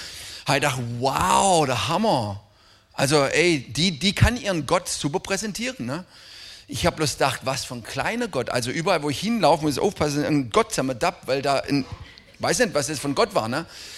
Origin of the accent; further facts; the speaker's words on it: Krewinkel, Wallonia, Belgium; ich bin in Krewinkel groß geworden